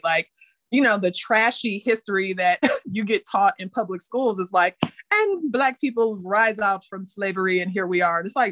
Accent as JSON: {"language": "English", "town": "Detroit", "region": "Michigan", "country": "United States", "tie": "born or raised there", "said": "I think that I kind of took for granted that growing up in Detroit, going to all Black schools, it was just, I mean, you didn't really talk about it because it just, what, we were fish in the water."}